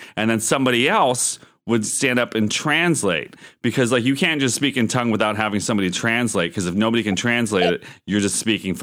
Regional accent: Erie, Pennsylvania, United States; I grew up in Erie, Pennsylvania. My parents are from the Twin Cities, so I have a Minnesota connection. Oh, no. But I was raised in Erie, Pennsylvania.

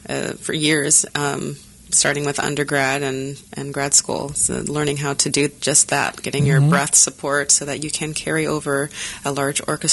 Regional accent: Chicago, Illinois, United States; I'm from Chicago, so I saw her at the Lyric Opera during Recital, and I was, I think, maybe 6 years old, 7 years old, my mother took me

